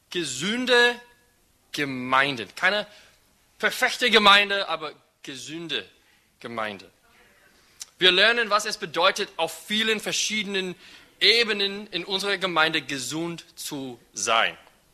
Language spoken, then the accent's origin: German; United States; German is a second language; Jan, ich sage immer Jan, weil ich komme aus Amerika. Und in Amerika sagen wir Jan